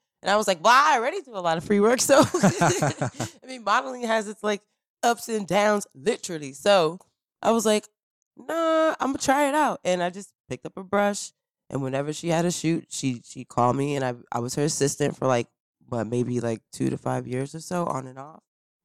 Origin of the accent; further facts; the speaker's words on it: New York City, New York, United States; it's like the struggle and the beauty of like growing up in Harlem and in New York, and like I have family from that era, and I came from that era